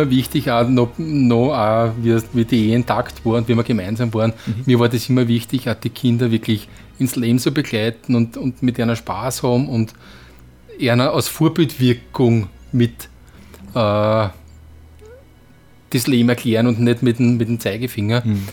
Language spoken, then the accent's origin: German; Neusiedl, Lower Austria, Austria; Ich komme aus einem wunderschönen Neusiedl, aber nicht das am See, sondern das in Pernitz.